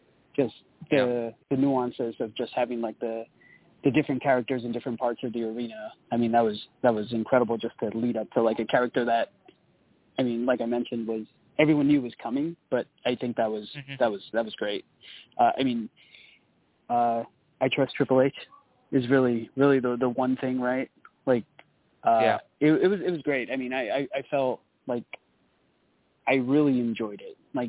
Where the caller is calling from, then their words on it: Los Angeles, California, United States; I'm calling from Los Angeles.